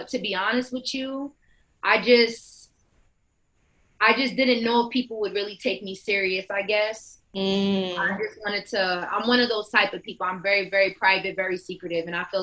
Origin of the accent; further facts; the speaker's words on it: Bronx, New York, United States; Bronx, New York, born and raised